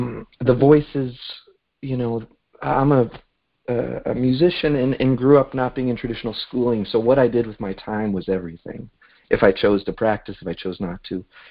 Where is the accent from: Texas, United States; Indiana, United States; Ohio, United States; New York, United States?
New York, United States; Brooklyn; I'm from Brooklyn.